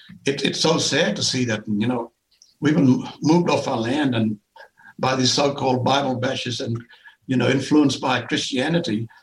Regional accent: Koonibba Mission, South Australia, Australia; I remember when I was a little kid living in Kuniva Mission. I was born on Kuniva Mission, you know.

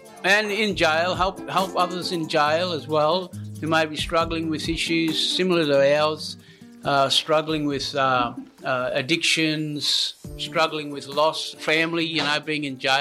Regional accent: Queensland, Australia; my tribe, we're from Queensland, North Queensland, Yabungari, their coastal tribe, saltwater tribe. So, but I live down in the city, I'm living in the big smoke.

